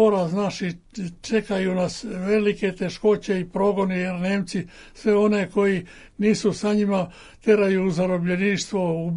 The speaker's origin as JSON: {"language": "Serbian", "town": "Užice", "country": "Serbia", "tie": "born there", "said": "ja sam rodom Užičanin, Čačanin"}